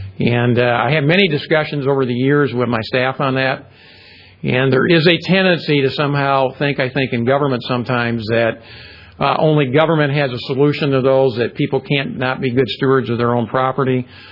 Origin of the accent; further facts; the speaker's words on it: Phoenix, Arizona, United States; I grew up in Phoenix, went to high school in Scottsdale.